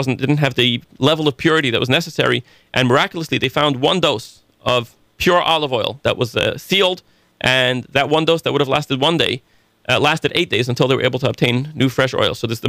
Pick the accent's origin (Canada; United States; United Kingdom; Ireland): United Kingdom; London; I mean, growing up in London, we had this 30-foot tall